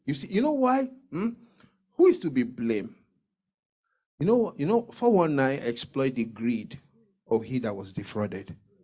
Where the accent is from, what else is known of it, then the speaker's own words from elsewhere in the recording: Nigeria; He knew I'm from Nigeria.